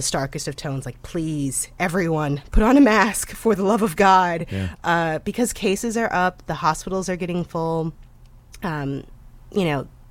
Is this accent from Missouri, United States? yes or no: yes; St. Louis, Missouri, United States; COVID-19 cases are just really spiking in my hometown and throughout the Midwest and the upper Midwest right now.